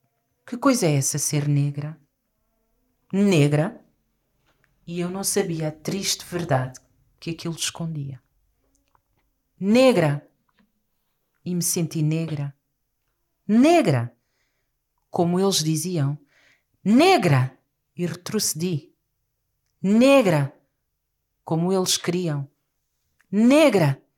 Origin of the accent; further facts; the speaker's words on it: Portugal; vim de Portugal, da Escola Superior de Educação de Setúbal.